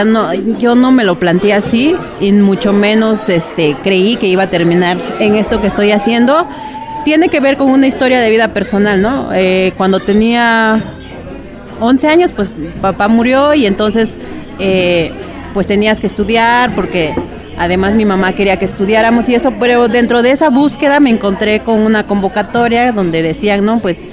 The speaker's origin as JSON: {"language": "Spanish", "town": "San Juan Queije", "region": "Oaxaca", "country": "Mexico", "said": "Soy chatina de San Juan Queije, Juquila, Oaxaca."}